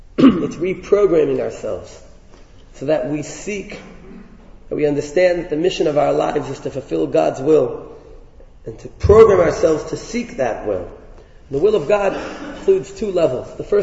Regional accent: Brooklyn, New York, United States; I remember growing up in Brooklyn, going one night to a local shtiebel for Maariv.

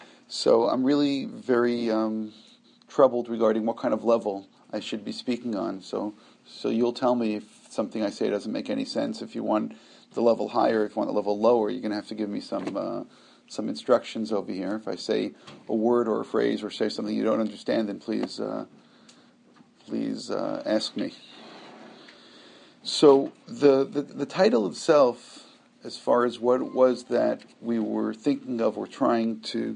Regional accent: Brooklyn, New York, United States; I remember when I was growing up in Brooklyn, that there are certain Jews who would call them three-day-a-year Jews.

